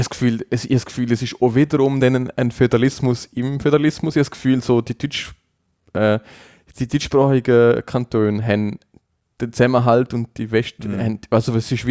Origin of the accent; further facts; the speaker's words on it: Liechtenstein; now in Switzerland; Das sage ich als Liechtensteiner, der hier wohnt.